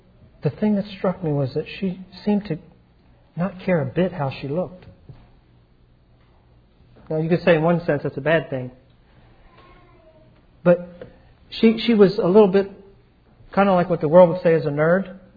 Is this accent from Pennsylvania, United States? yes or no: yes; Philadelphia, Pennsylvania, United States; I grew up in Philadelphia in this real preppy, if you know what that means, background.